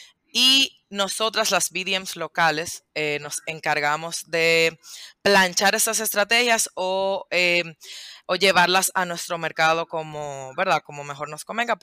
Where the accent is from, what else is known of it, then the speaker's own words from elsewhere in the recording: Dominican Republic; Miren, yo soy dominicana, estudié administración de empresas.